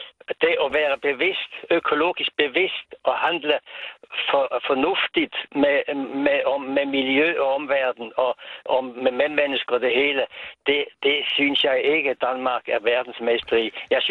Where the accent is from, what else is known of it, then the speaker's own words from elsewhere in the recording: Basel, Basel-Stadt, Switzerland; Jeg bor i Schweiz. Jeg er schweizer.